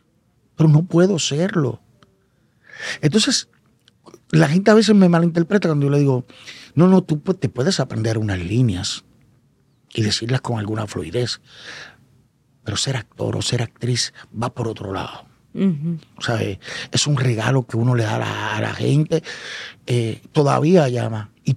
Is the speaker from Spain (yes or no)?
no; Isabela, Puerto Rico; Suelo bajar los finales porque en mi pueblo, en Isabela, hablamos alto y bajamos. ¿Dónde tú eres? Pues yo soy Isabela.